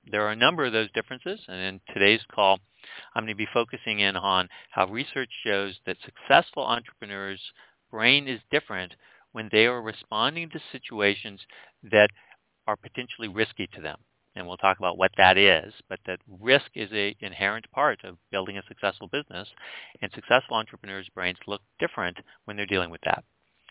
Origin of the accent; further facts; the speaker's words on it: Japan; I grew up in Japan. I was the son of a successful American businessman.